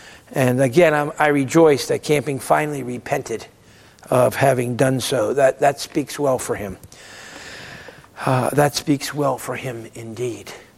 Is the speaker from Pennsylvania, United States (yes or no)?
no; Pennsauken, New Jersey, United States; As a brand new Christian growing up in Pensauca, New Jersey, a 21-year-old, I listened to family radio